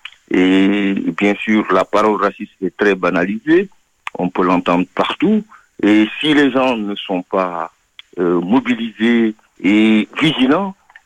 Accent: Senegal; also born or lived in Cape Verde; je viens du Sénégal en partie parce que je suis originaire des îles du Cap-Vert. Mes parents ont immigré au Sénégal.

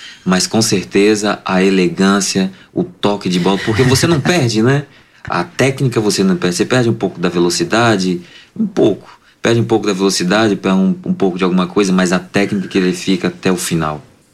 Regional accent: Itabuna, Bahia, Brazil; Uma vez, isso eu tava na minha cidade, lá no sul, porque eu sou de Itabuna, no sul da Bahia.

